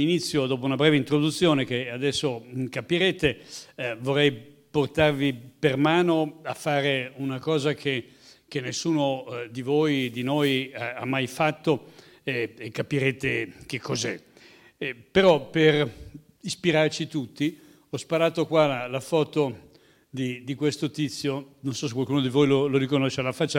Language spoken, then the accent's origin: Italian; Desio, Lombardy, Italy; born there; Io, come capite dall'accento, non sono di Cernusco, però qui vicino sono nato a Desio, che in fondo tutto sommato non è molto lontano.